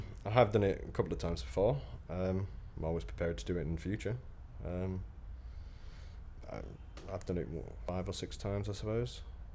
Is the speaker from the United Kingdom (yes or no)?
yes; Middlesbrough, North East England, United Kingdom; I'm from the north. I'm originally from Middlesbrough